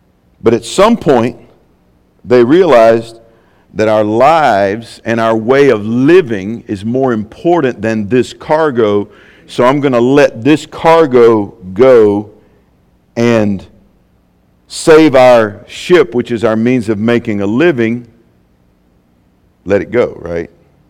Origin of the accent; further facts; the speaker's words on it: United States; I mean, I'm an American. I love this country.